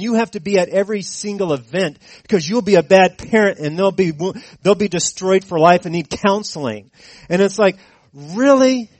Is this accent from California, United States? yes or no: yes; Fresno, California, United States; born there; I was born in Fresno, California. I only lived there for a year or two, so it's not that I remember growing up there, but I had relatives there.